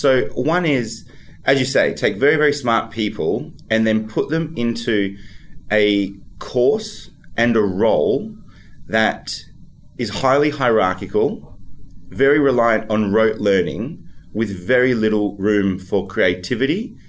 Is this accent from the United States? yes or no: no; Perth, Western Australia, Australia; I'm 36. I'm an Australian. I'm a medical doctor. I'm from Perth originally. I grew up there to a migrant family from Italy and Croatia